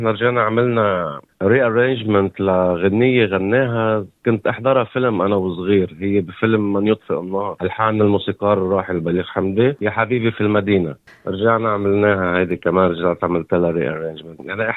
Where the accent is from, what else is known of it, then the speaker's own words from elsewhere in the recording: Palestine; now in Australia; وأنا كفلسطيني ما إلي بلد، فهوني أستراليا هلا هي بلدي وبعتبرها بلدي.